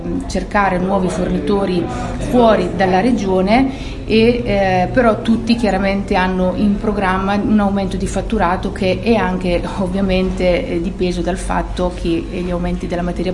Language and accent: Italian; Marche, Italy; Nel mio territorio, io provengo dalle Marche